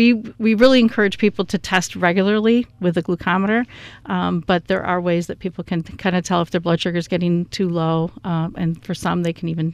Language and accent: English; Phelps, New York, United States; Well, I do live in Clifton Springs. I grew up in the Phelps-Clifton area